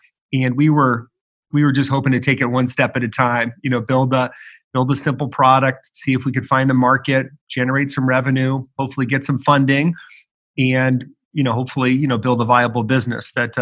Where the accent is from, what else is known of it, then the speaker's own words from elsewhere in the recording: Chicago, Illinois, United States; also born or lived in Ohio; now in Indianapolis, United States; it reinforces that I'm such a Midwesterner. Good heavens. Born in Ohio, grew up in Chicago, and now in Indy. But I love the Midwest and love Midwest tech.